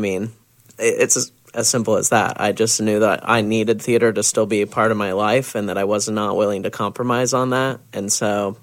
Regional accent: Brandon, Florida, United States; because I grew up in Brandon.

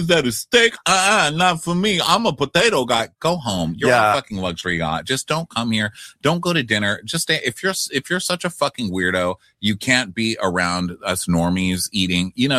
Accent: New York, United States; Forget about it. I'm from New York.

